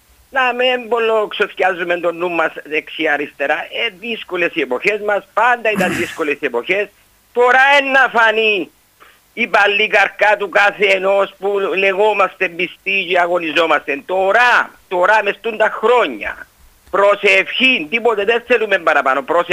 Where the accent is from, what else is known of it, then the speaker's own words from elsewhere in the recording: Nicosia, Nicosia District, Cyprus; είμαι από Λευκοσία.